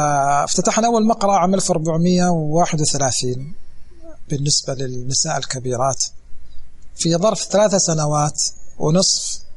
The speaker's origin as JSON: {"language": "Arabic", "town": "Mecca", "region": "Makkah Province", "country": "Saudi Arabia", "said": "إحنا أبناء مكة ويجب أن نثبت بأفعالنا قبل أقوالنا أبناء مكة"}